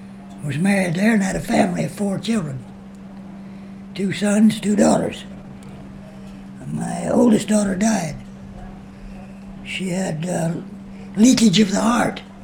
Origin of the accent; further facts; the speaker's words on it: Brighton, Colorado, United States; moved away as an adult; also born or lived in Idaho; I was raised around Denver, Colorado, at Brighton, Colorado.